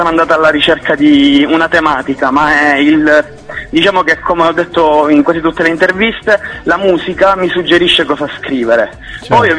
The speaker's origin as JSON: {"language": "Italian", "region": "Sicily", "country": "Italy", "said": "perché io sono siciliano"}